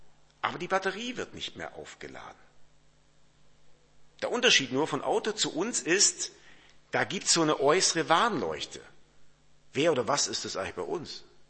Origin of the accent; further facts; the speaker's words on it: Baden-Württemberg, Germany; ich komme aus dem Schwabenland